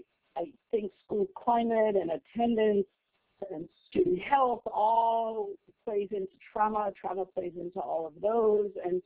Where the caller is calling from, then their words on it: Juneau, Alaska, United States; So, so I'm calling from Juneau.